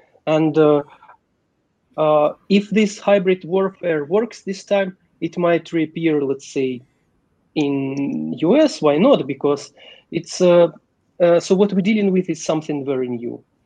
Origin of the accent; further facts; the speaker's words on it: Belarus; I have relatives in Poland, in Lithuania, and I'm myself from Belarus originally, and I like lived there for years